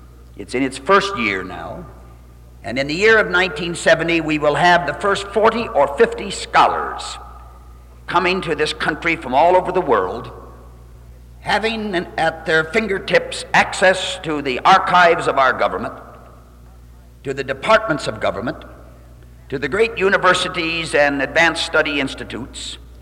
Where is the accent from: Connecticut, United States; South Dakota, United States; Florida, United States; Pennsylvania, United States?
South Dakota, United States; also born or lived in Minnesota; how come that you could grow up in Minnesota and South Dakota, born and raised in South Dakota, your higher education in Minnesota